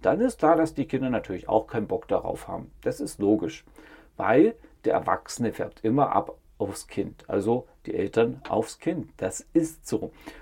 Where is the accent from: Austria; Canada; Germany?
Germany; East Germany; Ich bin in der DDR aufgewachsen